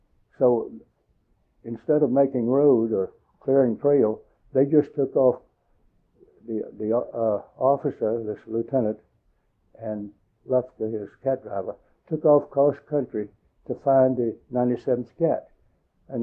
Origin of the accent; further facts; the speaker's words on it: Lexington, Virginia, United States; And I'm from Lexington, Virginia, where my home today.